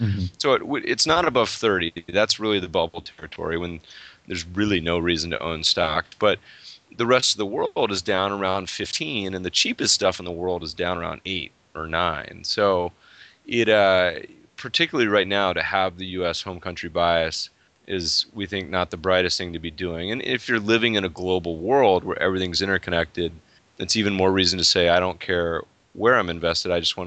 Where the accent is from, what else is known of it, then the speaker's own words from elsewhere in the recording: Denver, Colorado, United States; I grew up in Denver mostly. So I'm a huge Denver Broncos fan, right?